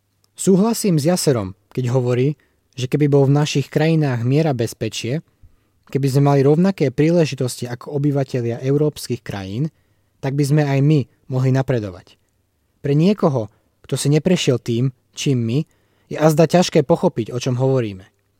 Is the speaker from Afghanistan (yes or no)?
yes; Afghanistan; Vyrastal som na dedine v Afganistane a preto som mal možnosť vidieť, ako sa krosná v minulosti používali.